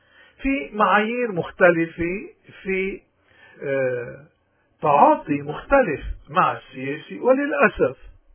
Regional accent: Lebanon; ولكن نحن كلبنانيين ما بدنا أبدا نفوت بسياق جلد الذات

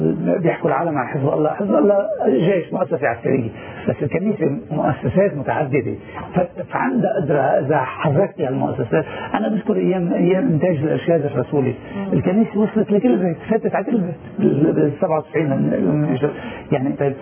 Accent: Lebanon; انا كمواطن لبناني

